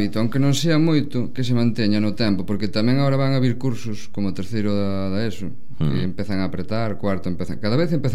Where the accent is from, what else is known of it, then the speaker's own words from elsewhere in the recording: Galicia, Spain; Porque eu son de Orense, son orensano, son da Baixa Limia.